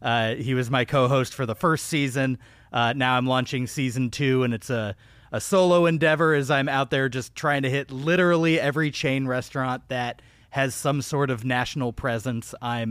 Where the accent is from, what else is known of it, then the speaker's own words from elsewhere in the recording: Austin, Texas, United States; I spent a large part of my childhood in Austin, Texas, where there's just a ton of Chili's around